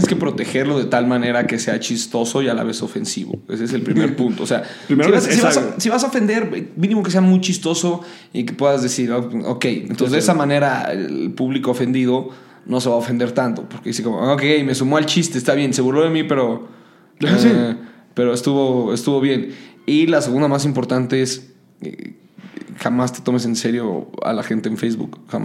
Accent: Monterrey, Nuevo León, Mexico; yo no soy de México, yo soy de Monterrey.

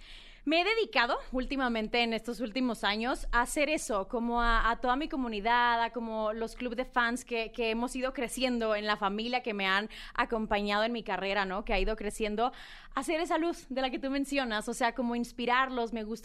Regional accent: Culiacán, Sinaloa, Mexico; yo soy una niña de Culiacán, Sinaloa. Pues nada, nací en Culiacán, empiezo a estudiar actuación.

